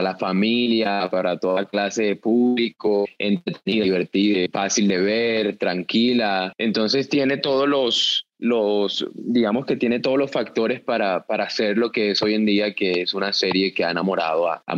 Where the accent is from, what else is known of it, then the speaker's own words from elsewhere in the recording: Colombia; yo lo vi como una oportunidad para reivindicar a mi pueblo colombiano a través del personaje